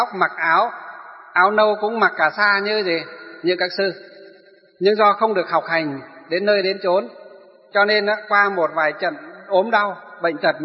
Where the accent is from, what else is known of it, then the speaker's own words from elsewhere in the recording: Hòa Bình, Vietnam; ở tỉnh Hòa Bình á, quê hương của tôi á. Đúng là cái nơi nó xa xôi.